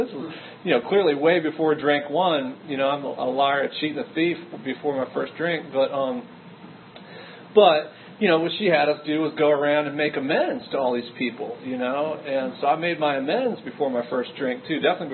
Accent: Williamsburg, Virginia, United States; also born or lived in Connecticut; I grew up in Williamsburg, Virginia. Had some time in Connecticut, a couple trips back and forth.

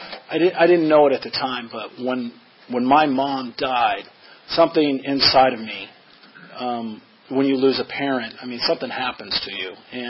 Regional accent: Denver, Colorado, United States; So I want to tell you that I grew up in Denver, Colorado, and I was raised in a somewhat, I don't know, I guess you would call it a broken home.

